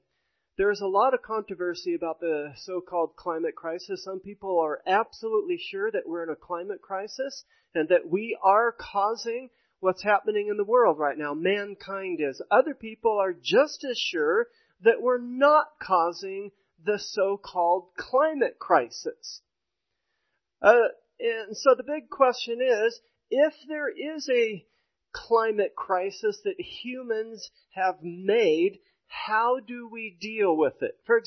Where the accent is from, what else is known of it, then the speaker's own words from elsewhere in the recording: Lakewood, Colorado, United States; We were born and raised Roman Catholic. I'm child number 10 of 11. We were raised in Lakewood, Colorado.